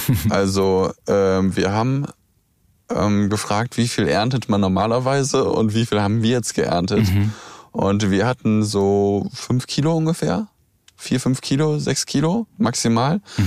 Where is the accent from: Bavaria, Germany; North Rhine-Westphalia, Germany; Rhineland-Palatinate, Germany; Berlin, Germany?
North Rhine-Westphalia, Germany; Bonn; Ich komme ja gebürtig aus Bonn und wir haben als Kinder Kastanien gesammelt.